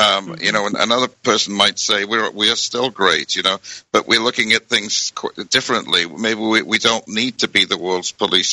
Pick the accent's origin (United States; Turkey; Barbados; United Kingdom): United Kingdom; I grew up in Britain